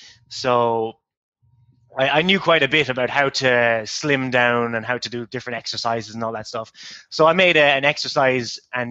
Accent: Ireland; I mean, like, I'm from Ireland. I love Ireland, but in winter, it can be a difficult place to be from.

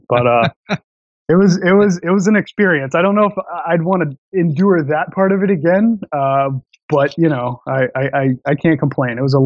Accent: Florida, United States; I'm from Florida, you know, so the mosquitoes, I'm not going to say I'm used to it.

